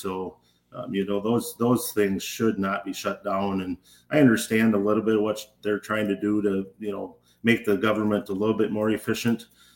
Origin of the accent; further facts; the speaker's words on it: Cashton, Wisconsin, United States; if there's an outbreak in Cashton, Wisconsin, which is my hometown